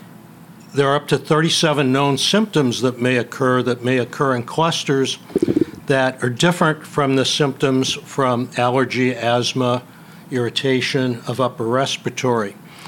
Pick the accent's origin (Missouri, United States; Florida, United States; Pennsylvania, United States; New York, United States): Missouri, United States; St. Louis; now in Chicago, United States; Grew up in St. Louis, but reside for many years in the suburban Chicagoland area.